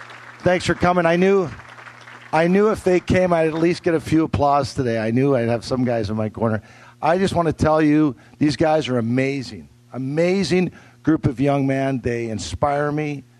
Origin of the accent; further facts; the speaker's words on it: Vancouver, British Columbia, Canada; It started for me, I'm Canadian. I'm from Vancouver, Canada. Grew up there. I was a single child, only child.